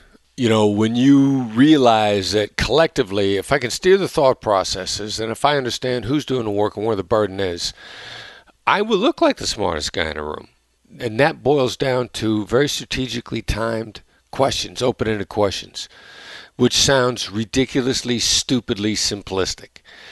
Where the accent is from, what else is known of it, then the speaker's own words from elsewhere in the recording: Iowa, United States; I come from this Midwestern blue-collar background, small town in Iowa, where, and I know my accent doesn't sound like a small town in Iowa